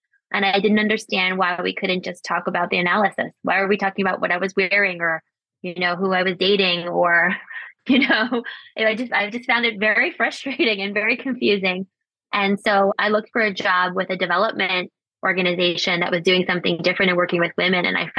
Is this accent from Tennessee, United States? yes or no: no; New York City, New York, United States; So very early on, I left home. I'm from New York City.